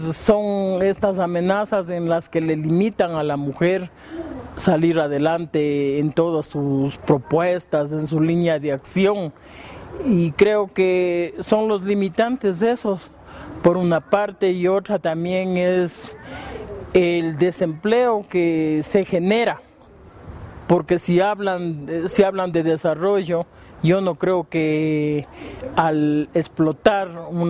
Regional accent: Cotacachi, Imbabura, Ecuador; vengo de la zona de Intag, Cantón Cotacachi.

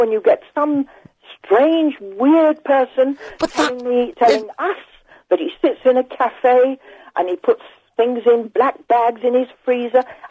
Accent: London, United Kingdom; now in Guildford, United Kingdom; I'm in Guildford. I'm from London.

